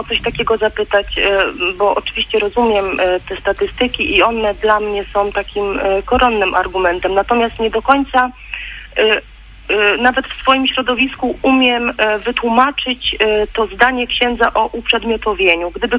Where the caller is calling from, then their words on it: Opole, Opole Voivodeship, Poland; Dobry wieczór … jestem słuchaczką z Opola.